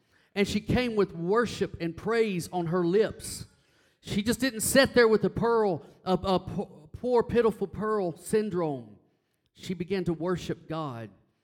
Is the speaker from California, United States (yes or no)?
no; Texas, United States; I want you to know something. As a Texan, you take a brisket and put it on a grill.